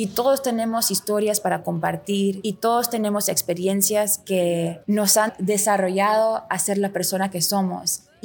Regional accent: Lima, Peru; moved away as an adult; now in Toronto, Canada; Yo soy una cantante de Lima, Perú. Yo vivo en Canadá y he vivido en Toronto por los últimos 35 años.

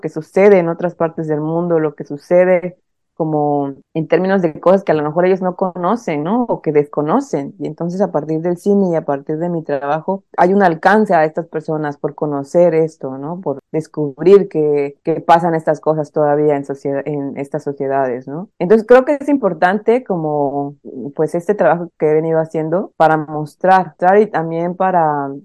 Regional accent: Oaxaca, Mexico; moved away as an adult; mi cosmovisión pues fue toda entera del Istmo de Tehuantepec, porque ahí crecí. Yo salí de Oaxaca, me fui de Oaxaca a los 18 años, y creo yo que estar 18 años en mi estado

